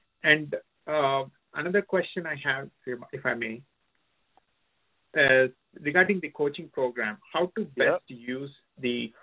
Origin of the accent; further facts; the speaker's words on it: California, United States; California.